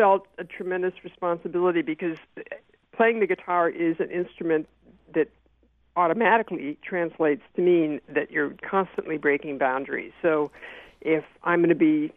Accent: Minneapolis, Minnesota, United States; Well, that began years ago because I'm from Minneapolis

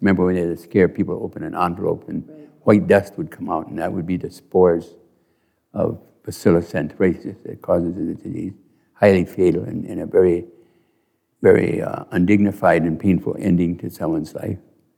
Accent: Ireland; I'm Irish, so we take a long time to explain.

